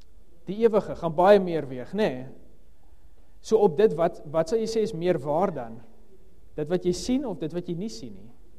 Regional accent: Tulbagh, Western Cape, South Africa; En ek is 'n Bolander, ek het in Tulbagh groot geraak, wat die ander kant is.

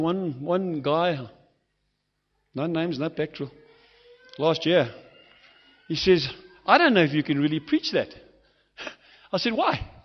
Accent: Ventersdorp, North West, South Africa; because I come from Ventersdorp

